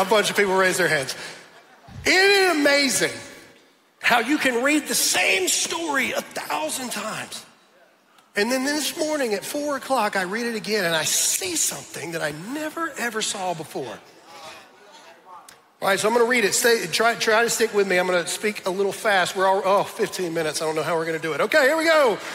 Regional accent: the South, United States; Now, I realize I'm from the South.

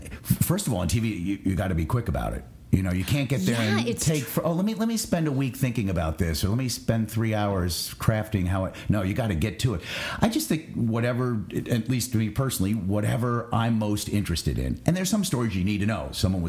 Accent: Long Island, New York, United States; And in fact, from my hometown of Long Island, New York, you'd fly from New York City to Vegas.

